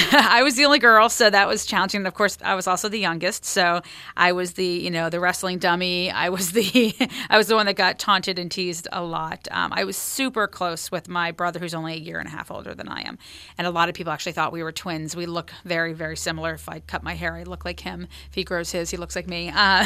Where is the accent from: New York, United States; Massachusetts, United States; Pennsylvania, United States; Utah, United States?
Pennsylvania, United States; So I grew up in Pennsylvania, was born and raised in kind of the Lehigh Valley area. So Easton, Bethlehem, you think of … you know, the Easton, Bethlehem, Allentown area.